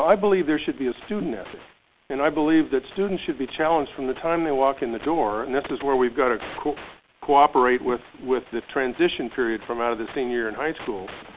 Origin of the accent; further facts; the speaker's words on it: Texas, United States; I know him. I'm from Texas.